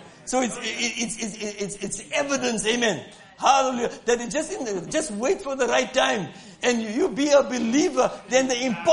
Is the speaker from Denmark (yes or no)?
no; South Africa; I come from South Africa.